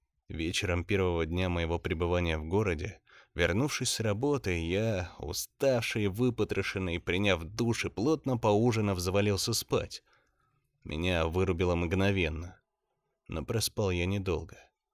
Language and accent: Russian; Saint Petersburg, Russia; мне 34 года, родом я из Петербурга. Но в силу обстоятельств очень часто меняю города, уезжаю в командировки по работе.